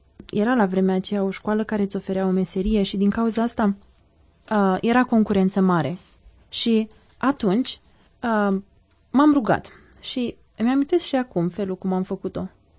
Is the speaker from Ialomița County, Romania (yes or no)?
no; Iași, Iași County, Romania; din Iași și probabil că vei nota accentul de care de altfel sunt mândră.